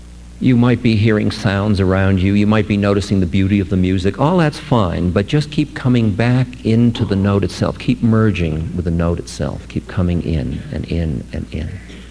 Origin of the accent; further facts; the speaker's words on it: United States